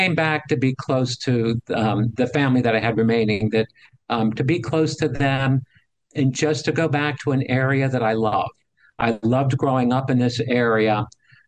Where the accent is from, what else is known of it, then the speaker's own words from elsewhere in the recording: Irwin, Pennsylvania, United States; Okay, I grew up in Irwin, graduate of Norwin High School